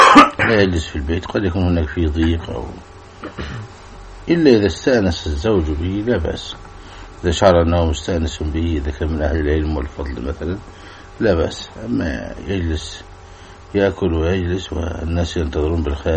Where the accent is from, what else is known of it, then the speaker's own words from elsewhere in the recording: Egypt; ويوجد في الأغاني القديمة حتى عندنا في مصر كان فيها شيء يدعو إلى مثلا الأدب